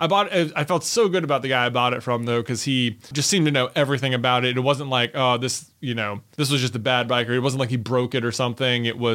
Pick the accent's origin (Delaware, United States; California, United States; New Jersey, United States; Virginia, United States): Virginia, United States; Roanoke; It's like, I'm from Roanoke. It's like, I don't even mountain bike.